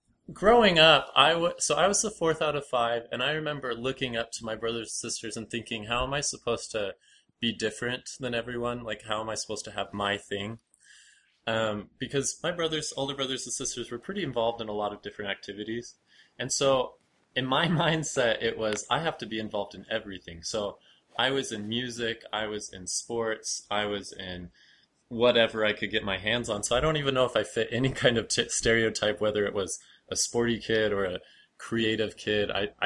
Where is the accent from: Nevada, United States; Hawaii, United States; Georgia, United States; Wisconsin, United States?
Nevada, United States; Henderson; I grew up in Henderson, Nevada, just outside of Las Vegas.